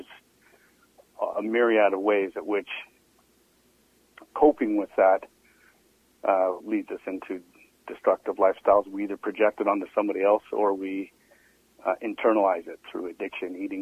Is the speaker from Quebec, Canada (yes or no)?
no; Vancouver, British Columbia, Canada; On the west side, I grew up in Dunbar.